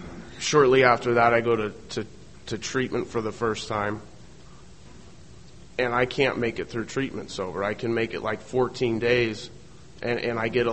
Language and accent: English; Las Vegas, Nevada, United States; now in Oceanside, United States; A little bit about me is I grew up in, I live in Oceanside now. I grew up in Las Vegas.